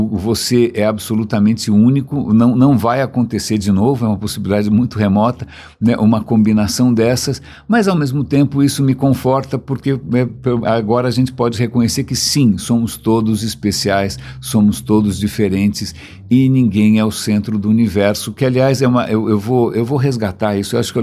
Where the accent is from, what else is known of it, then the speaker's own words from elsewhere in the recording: São Paulo, Brazil; eu passei praticamente a vida inteira como paulistano sem ar-condicionado, né? Eu não cresci com ar-condicionado em casa.